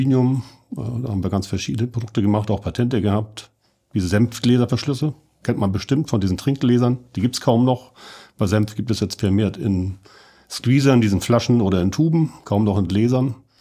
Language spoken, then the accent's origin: German; Neumünster, Schleswig-Holstein, Germany; Ja, ich bin hier geboren in Neumünster, bin jetzt so zur Schule gegangen, habe in Hamburg studiert.